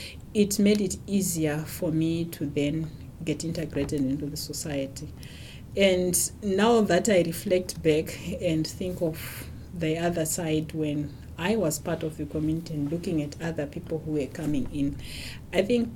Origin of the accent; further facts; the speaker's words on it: Zimbabwe; now in Namibia; I'm originally from Zimbabwe. When I finished my basic medical training, I was working in Zimbabwe for 6 years?